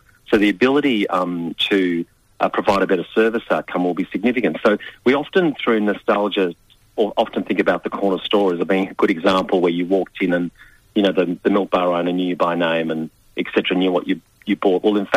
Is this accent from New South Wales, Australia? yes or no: no; Sunshine, Victoria, Australia; when I was growing up in Sunshine in Victoria, St Albans is the next suburb.